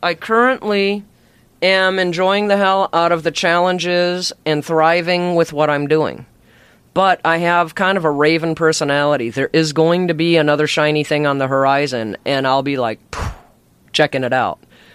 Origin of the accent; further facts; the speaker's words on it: Chicago, Illinois, United States; born there; Well, I was born in Chicago.